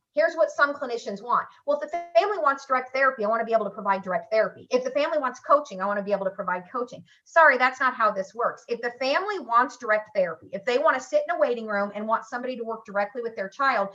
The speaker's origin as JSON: {"language": "English", "region": "Missouri", "country": "United States", "tie": "born or raised there", "said": "when my home state of Missouri started moving away from direct therapy"}